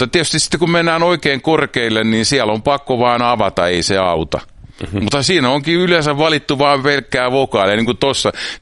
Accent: Tampere, Pirkanmaa, Finland; Mä en ole pohjalainen, mä oon syntyperäinen Tampereella

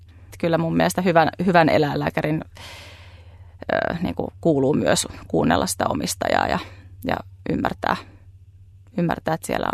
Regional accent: Central Finland, Finland; Keski-Suomessa, mistä olen kotoisin, niin siellä tein päivystyksiä

